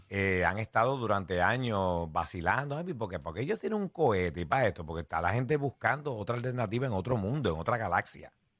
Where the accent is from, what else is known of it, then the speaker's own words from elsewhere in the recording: Puerto Rico; yo corrí como buen puertorriqueño